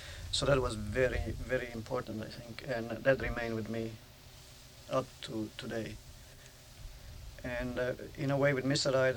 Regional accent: Turin, Piedmont, Italy; English is a second language; moved away as an adult; I am Italian. I was born in Turin, which is an industrial town, a fairly sizable town for Italy. And I spent my life, the first part of my life, the school years there. I left Torino in, when I was 26 to come in this country

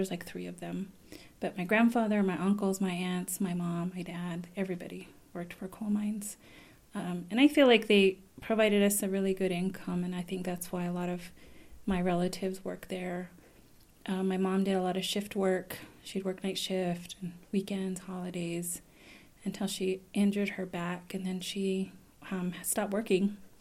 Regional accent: Waterflow, New Mexico, United States; I grew up in Waterflow, New Mexico with my mom and my stepdad, and we have your typical blended family.

